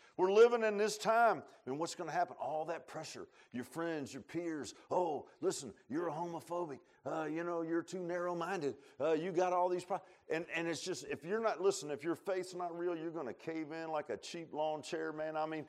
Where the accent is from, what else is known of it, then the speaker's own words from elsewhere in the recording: Virginia Beach, Virginia, United States; remember one time when I was a kid, and I grew up in Virginia Beach, and in the neighborhood, there was a farms fields over